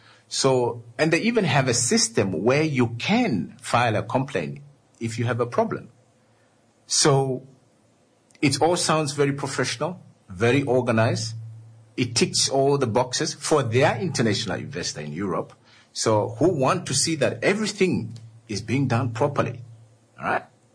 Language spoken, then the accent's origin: English; Ongwediva, Oshana, Namibia; now in Ondangwa, Namibia; in Ongwediva, my hometown, in Ondangwa, where I am